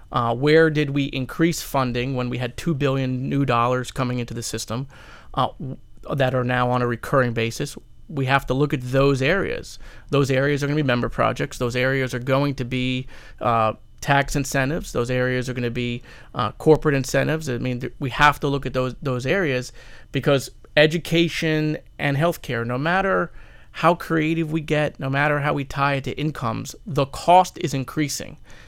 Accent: Florida, United States; Well, listen, I'm from Broward

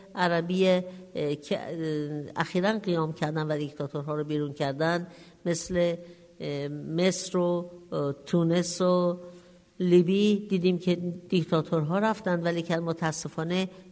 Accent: Iran; من به عنوان یک ایرانی

